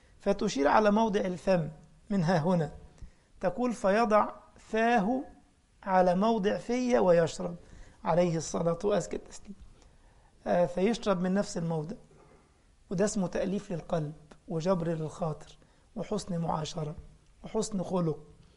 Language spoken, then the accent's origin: Arabic; Egypt; عشان كده الريش دي عندنا في مصر هي دي الكباب اللي بتعمل الكباب، مش الكباب بتاعكم في ألمانيا ده